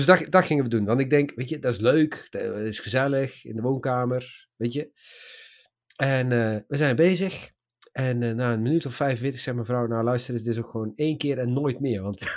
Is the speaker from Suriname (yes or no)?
no; Turkey; Nou ja, wij als Turks gezin